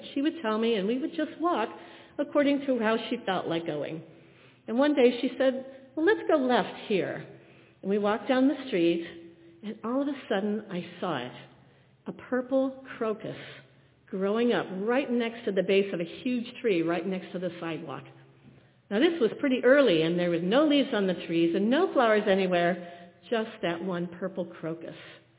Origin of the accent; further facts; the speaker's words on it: Walton Hills, Ohio, United States; Well, I grew up in Walton Hills, and they had a lake.